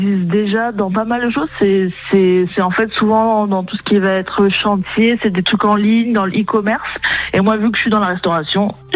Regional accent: Aix-en-Provence, Provence-Alpes-Côte d'Azur, France; je suis d'Aix-en-Provence

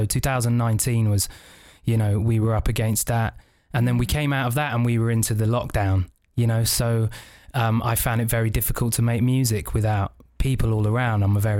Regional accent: St. Vincent & Grenadines; I grew up in the Caribbean, half my childhood in St. Vincent and the Grenadines. And that's a place where, you know, they don't let you get to, you know, high up into the clouds.

